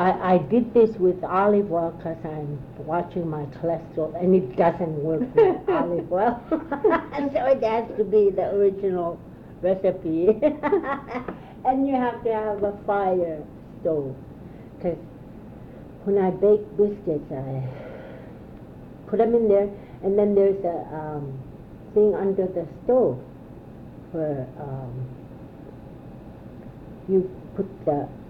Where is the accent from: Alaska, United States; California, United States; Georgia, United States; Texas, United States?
Alaska, United States; Kaktovik; born there; I was born in Kaktovik.